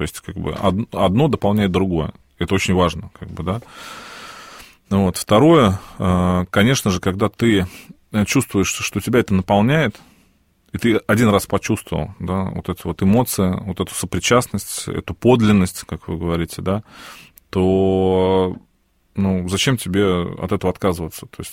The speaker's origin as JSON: {"language": "Russian", "town": "Nizhny Novgorod", "region": "Nizhny Novgorod Oblast", "country": "Russia", "tie": "born or raised there", "said": "ну, условно в городе Нижний Новгород, откуда я родом"}